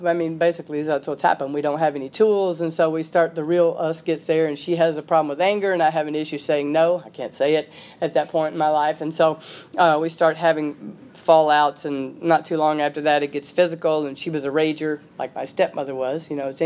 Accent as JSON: {"language": "English", "region": "Deep South", "country": "United States", "tie": "born or raised there", "said": "like, growing up in the Deep South, you know, we talk in colloquialisms. We say things that people don't understand."}